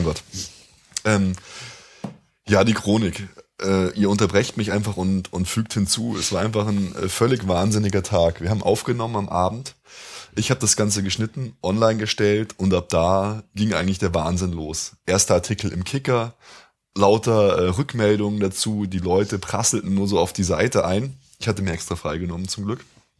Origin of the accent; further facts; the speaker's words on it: Bavaria, Germany; also born or lived in Munich / Turkey; Danach unter das Schloss Neuschwanstein in die Nähe von Füssen gezogen, dort aufgewachsen. Die nächsten Stationen waren Augsburg und jetzt wieder immerhin der Speckgürtel von München.